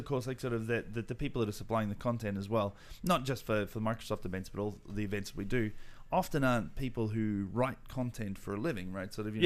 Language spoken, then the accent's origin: English; Australia; I get a phone call in the morning, in Australia time. So that's where my strange accent's from, obviously.